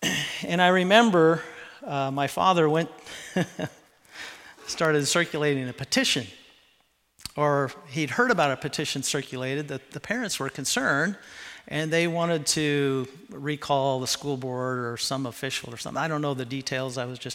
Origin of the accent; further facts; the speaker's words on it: Yakima, Washington, United States; I was born and raised in Central Washington in the West Valley School District of Yakima.